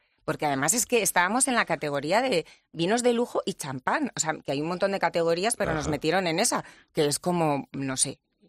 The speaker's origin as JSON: {"language": "Spanish", "town": "Zaragoza", "region": "Aragon", "country": "Spain", "said": "y además somos de Zaragoza los tres"}